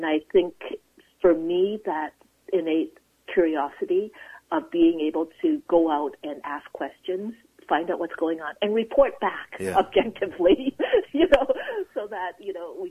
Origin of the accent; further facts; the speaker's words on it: Calgary, Alberta, Canada; I grew up in Calgary, Alberta, and I did my undergraduate in Regina, Saskatchewan.